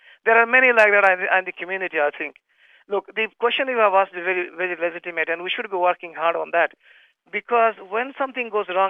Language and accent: English; Australia; So we are as much Australian as anybody else.